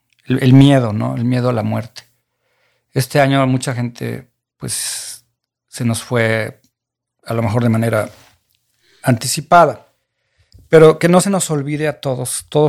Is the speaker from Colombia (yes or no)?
no; Mexico; podríamos ser más empáticos con nosotros como mexicanos que estamos confundidos